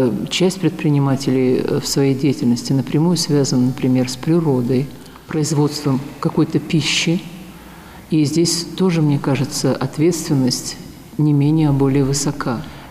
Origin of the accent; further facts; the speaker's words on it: Russia; born there; По промыслу Божию мы родились в России, она наша Родина.